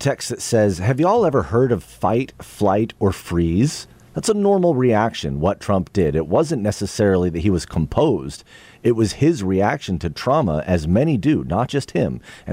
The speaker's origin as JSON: {"language": "English", "town": "New Orleans", "region": "Louisiana", "country": "United States", "tie": "born there", "said": "I could have been born anywhere in the world, and I was born here in New Orleans. Absolutely love it."}